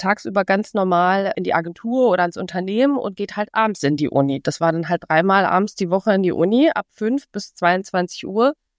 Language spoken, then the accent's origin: German; Frankfurt, Brandenburg, Germany; Ich bin aufgewachsen und groß geworden in Frankfurt-Oder. Das ist ja gleich um die Ecke von Berlin.